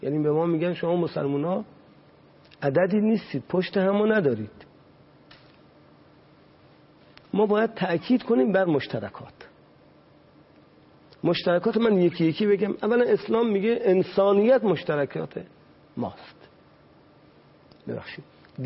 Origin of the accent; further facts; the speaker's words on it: Iran; ما همه سرنشینان یک کشتی هستیم، ما همه ایرانی هستیم.